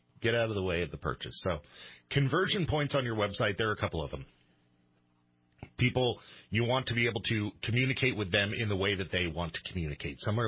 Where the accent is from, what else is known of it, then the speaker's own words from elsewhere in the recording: United States; well, I'm an American. I barely speak one language.